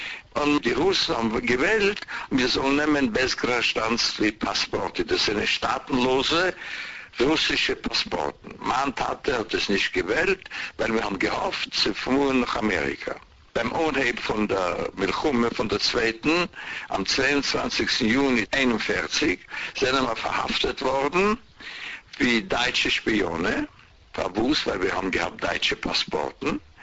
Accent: Vienna, Austria; moved away; also born or lived in Latvia; ich bin du aufgewachsen in Wien bis 38, 38 bin ich, wir sind mal weg, mein Mama, Tate, Brüder und ich.

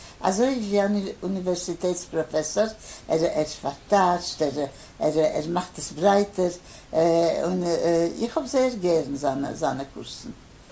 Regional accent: Poland; first language Polish; German is a second language; now in France; wir sollen weg von Polen nach Frankreich. Und also sind wir gekommen nach Frankreich. Meine erste Sprache ist nicht gewöhnt, Jiddisch. Meine erste Sprache ist gewöhnt, Polnisch. Und ich habe nicht gekannt, kein Jiddisch. Keiner hat nicht geredet mit mir, kein Jiddisch. Ich habe geredet, Polnisch.

